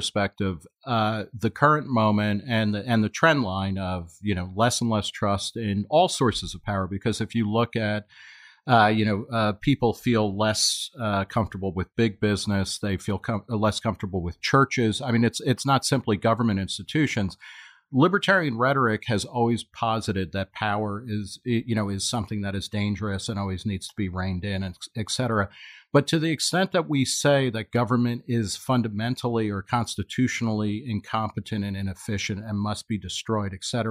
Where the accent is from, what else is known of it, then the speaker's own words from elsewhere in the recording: New Jersey, United States; Well, you know, they did when I grew up in New Jersey.